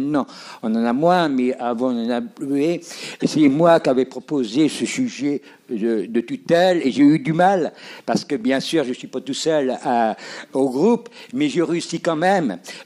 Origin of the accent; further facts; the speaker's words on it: Vire, Normandy, France; moi, je suis de Vire, hein, je viens de Vire, hein, du Calvados.